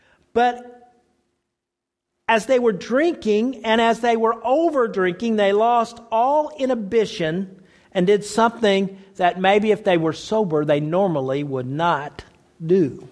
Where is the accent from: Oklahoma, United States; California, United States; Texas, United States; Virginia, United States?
Oklahoma, United States; Now, I grew up in Oklahoma in the South, and they taught the wrong thing.